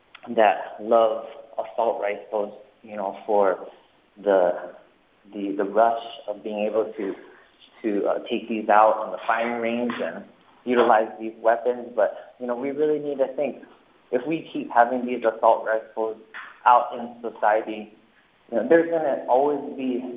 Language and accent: English; United States; as an American, we need to work on more of our societal culture